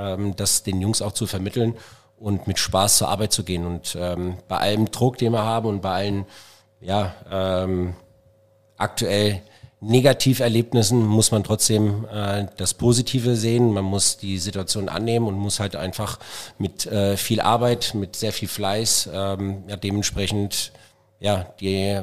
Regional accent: Wiesbaden, Hesse, Germany; mein Lebenslauf hier in Wiesbaden war natürlich geprägt davon, dass ich jetzt erstmal meine Kindheit in Auringen auch verbracht habe. Bin dann zur weiterführenden Schule nach Wiesbaden

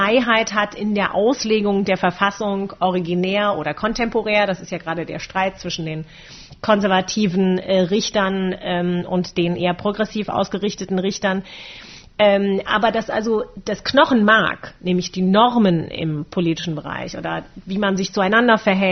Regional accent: Germany; ich bin in einer Generation aufgewachsen hier in Deutschland

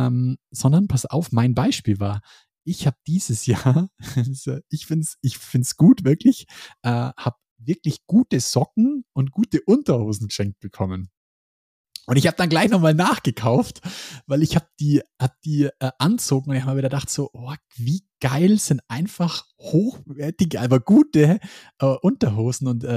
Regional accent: Bavaria, Germany; Happy New Year oder wie man bei uns in Bayern sagt, gut's nice.

